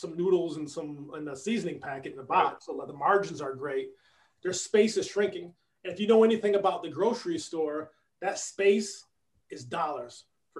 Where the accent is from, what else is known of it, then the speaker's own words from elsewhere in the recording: Rochester, New York, United States; When I head back, growing up in Rochester, New York, there was three companies. They were huge.